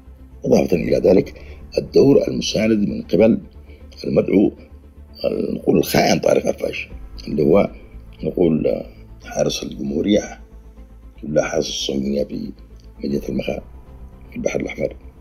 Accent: Yemen; الحوثي يمني وأنا يمني

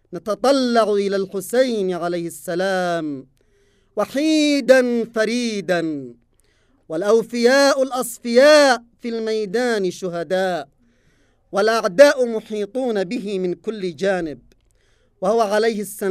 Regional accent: Yemen; ونحن كشعب يمني بحكم انتمائنا الإسلامي وهويتنا الإيمانية

